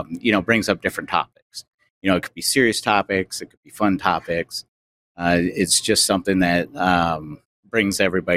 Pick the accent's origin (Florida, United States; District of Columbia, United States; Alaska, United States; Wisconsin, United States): Alaska, United States; Anchorage; Well, I'm from Anchorage, Alaska.